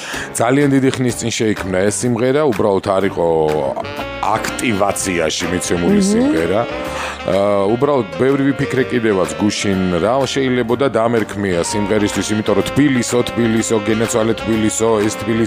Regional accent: Tbilisi, Georgia; არა, გენაცვალე, მე დავიბადე ისანში, ცხოვრობდი ისანში, გავიზარდე ისანში.

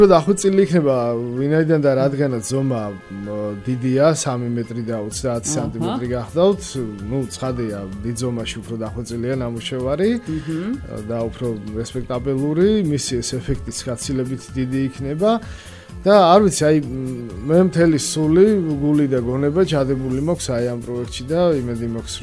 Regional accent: Tbilisi, Georgia; ისე მემეტება ჩემი ქალაქისთვის სადაც დავიბადე აღვიზარდე

